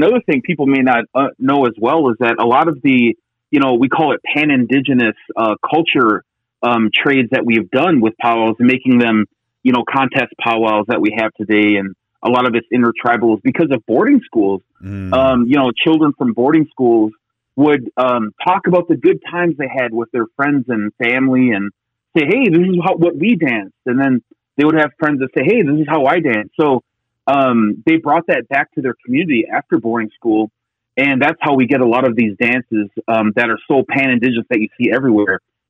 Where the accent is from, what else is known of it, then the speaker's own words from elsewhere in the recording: South Dakota, United States; In fact, my family, you know, we're from Rosebud Sioux Nation in South Dakota, and you know, so we're relatives somewhat.